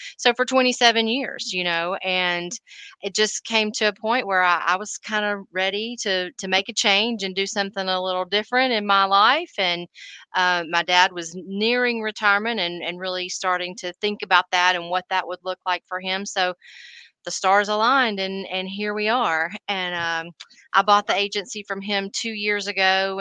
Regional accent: Chattanooga, Tennessee, United States; So I'm a lifelong resident of Chattanooga. I grew up actually in the Hickson area.

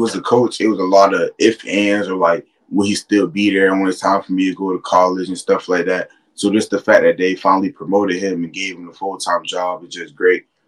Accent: Florida, United States; me and my family, we're from South Florida

